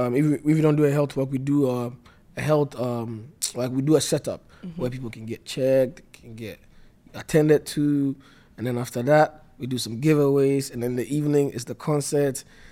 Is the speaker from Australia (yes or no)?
no; Ghana; born there; because I'm not just Ghanaian because I was born there, but I'm Ghanaian because it was in me before I came out.